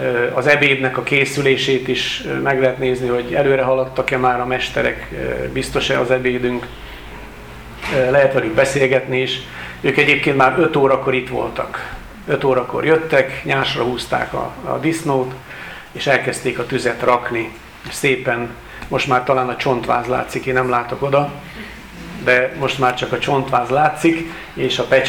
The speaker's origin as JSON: {"language": "Hungarian", "town": "Karcag", "region": "Jász-Nagykun-Szolnok", "country": "Hungary", "said": "az én szülőföldemről, tudják a testvérek, én karcagi származású vagyok"}